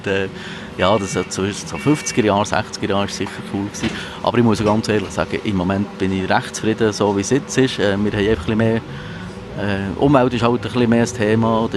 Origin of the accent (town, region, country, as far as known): Oberburg, Bern, Switzerland; born or raised there; also born or lived in Rüschegg / Rinkenberg